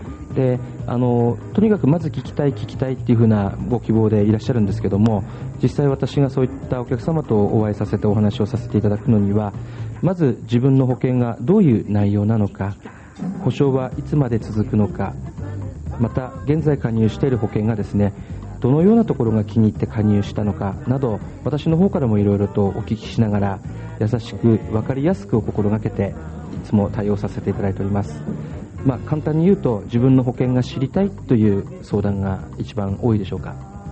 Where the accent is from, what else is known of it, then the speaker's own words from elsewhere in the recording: Morioka, Iwate, Japan; 出身は盛岡市で、地元の盛岡市立上田中学校から盛岡市立高校に進みました。